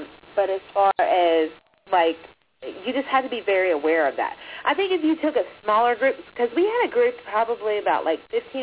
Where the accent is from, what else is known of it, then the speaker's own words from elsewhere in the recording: Virginia, United States; But y'all know that we're coming from Virginia.